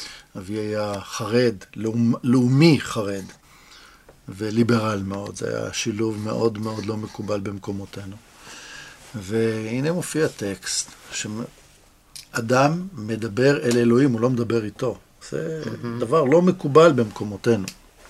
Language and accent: Hebrew; Jerusalem, Jerusalem District, Israel; אנחנו נולדנו באותו רחוב בירושלים, וגדלנו באותה תרבות, ושירתנו באותו מקום בצבא.